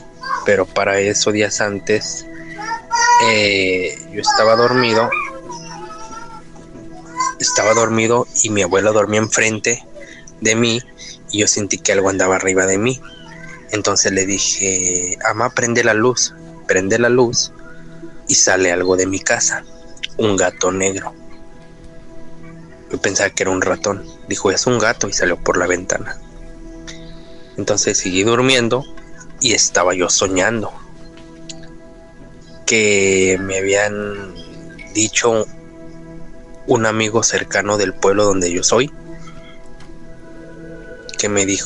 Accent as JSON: {"language": "Spanish", "town": "Guadalajara", "region": "Jalisco", "country": "Mexico", "tie": "born or raised there", "lives_now": "Tijuana, Mexico", "said": "de la Primavera, Jalisco. Soy nativo de Jalisco, de Guadalajara, Jalisco. Soy nativo del bosque de la Primavera, pero ya tengo, voy para 9 años residiendo aquí en Tijuana."}